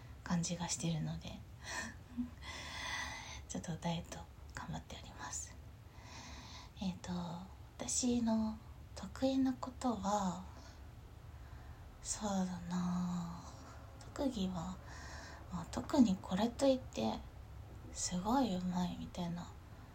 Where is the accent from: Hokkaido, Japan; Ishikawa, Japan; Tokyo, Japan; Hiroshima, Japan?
Tokyo, Japan; 出身は東京で、で育ちも生まれも育ちも東京ですね。